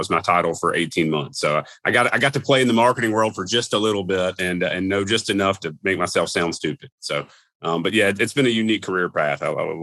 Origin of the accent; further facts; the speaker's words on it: Tupelo, Mississippi, United States; also born or lived in Shanghai, China; spent the beginning of my career working for a local furniture manufacturer that was based in Tupelo, my hometown, that had a global supply chain sourcing components out of China. I lived in Shanghai